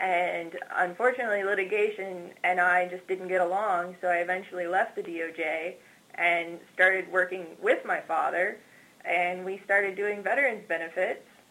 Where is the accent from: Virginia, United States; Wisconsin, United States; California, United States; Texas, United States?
Texas, United States; I grew up in South Texas. Actually, I grew up as part of a farming family on a cotton farm.